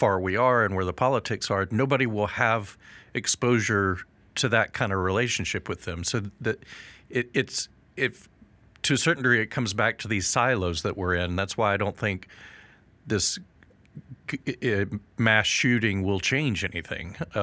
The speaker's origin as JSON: {"language": "English", "country": "Iran", "tie": "born or raised there", "said": "I grew up in Iran for a significant period of time"}